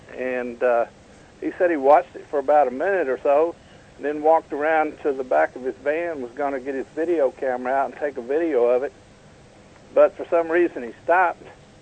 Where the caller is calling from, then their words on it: Kentucky, United States; from Kentucky.